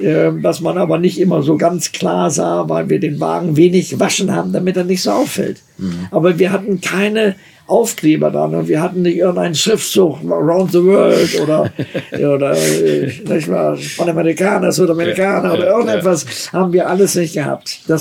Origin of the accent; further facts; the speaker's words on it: Germany; Also hier in Deutschland, ich bin ja Deutscher, und habe sicherlich auch viele deutsche Eigenschaften.